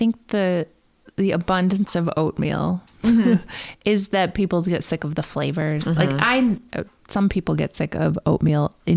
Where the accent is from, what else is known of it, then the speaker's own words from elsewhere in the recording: New York, United States; And I was like, Ithaca, we're from New York.